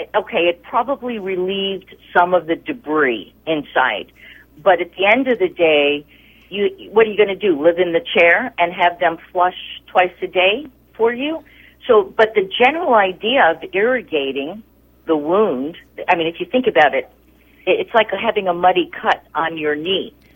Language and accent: English; Brooklyn, New York, United States; I grew up in Brooklyn in the ghetto, and I never went to a swimming pool